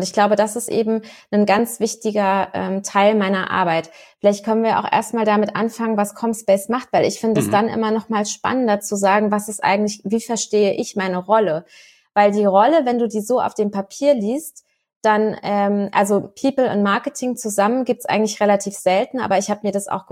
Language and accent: German; Rhineland-Palatinate, Germany; ich als Pfälzerin